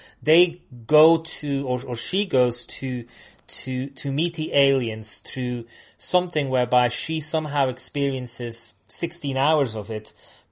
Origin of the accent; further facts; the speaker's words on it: Flanders, Belgium; English is a second language; Now, I come from Flanders, and I can tell you in winter it's grey